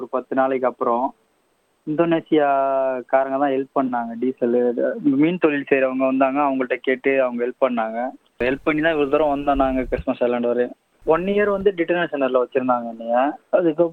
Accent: Rameswaram, Tamil Nadu, India; born there; ராமேஸ்வர மண்டபம் முகாமில் தான் பிறந்தேன்.

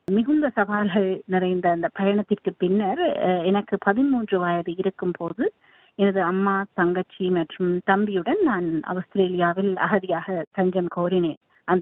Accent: Sri Lanka; நான் இலங்கை தமிழ் பின்னணியைச் சேர்ந்தவர். இலங்கையில் அந்த இறுதி போரில் சிக்கி அதன் வலிகளையும் படுக்களையும் சுமந்தவர்களில் என்னுடைய குடும்பமும் நானும் அடங்குவோம்.

